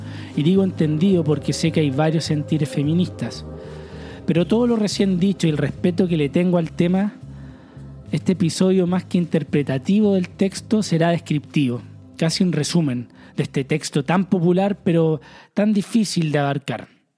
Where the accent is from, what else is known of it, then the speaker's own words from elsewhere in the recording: Chile; En mi país, Chile, quedó claro en las últimas elecciones